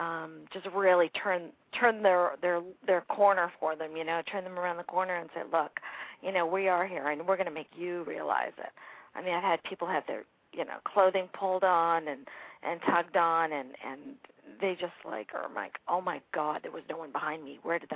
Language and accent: English; New Hampshire, United States; And I grew up in New Hampshire, very small towns, old homes, things happened.